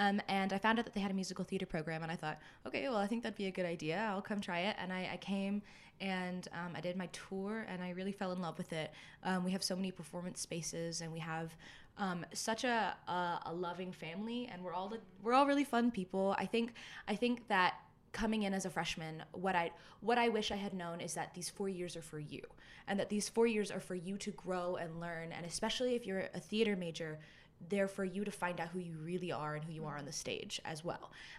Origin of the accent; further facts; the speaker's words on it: Raleigh, North Carolina, United States; I'm a rising senior musical theater major. I'm from Raleigh, North Carolina, and I came to Western Carolina specifically for the musical theater program.